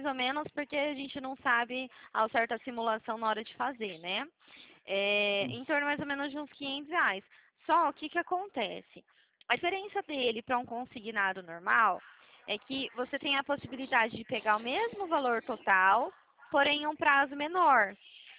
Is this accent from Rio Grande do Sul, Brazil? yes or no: no; Dracena, São Paulo, Brazil; Eu sou de Dracena